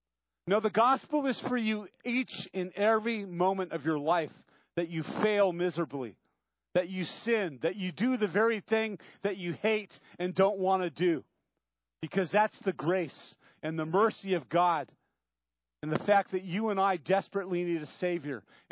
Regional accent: Santa Barbara, California, United States; I grew up in Santa Barbara. Many of you know that. Went to a Baptist church.

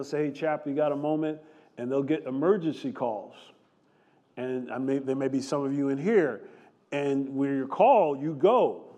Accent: New Jersey, United States; I grew up in New Jersey, many of you know, and about a year or so ago, I went back home, and I walked around the neighborhood.

